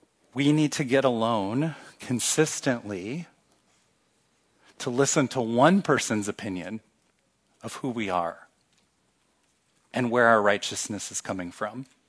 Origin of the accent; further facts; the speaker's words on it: Kansas City, Missouri, United States; I'm from Kansas City, in order to watch the Royals games, you need the FanDuel app.